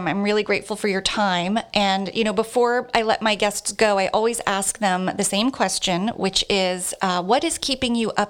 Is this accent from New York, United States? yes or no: no; New Jersey, United States; I love hearing these stories because I grew up in New Jersey as well. So I, you know, would take day trips into the city from New Jersey in the 80s when I was a child.